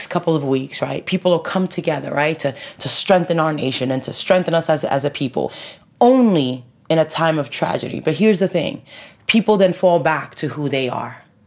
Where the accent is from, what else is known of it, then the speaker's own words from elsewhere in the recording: New York, United States; I grew up in New York, man.